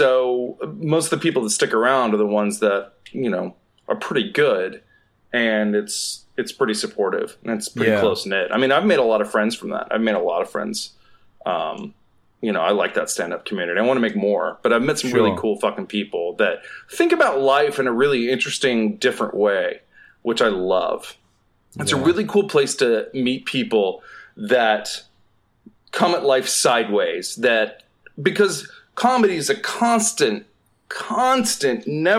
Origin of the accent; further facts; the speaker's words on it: Southeast, United States; because I'm from the Southeast and I moved out here to be an actor.